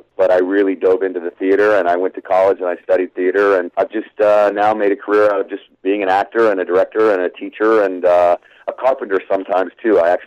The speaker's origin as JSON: {"language": "English", "town": "Tucson", "region": "Arizona", "country": "United States", "tie": "born or raised there", "said": "No, I'm not. I grew up in Tucson, Arizona."}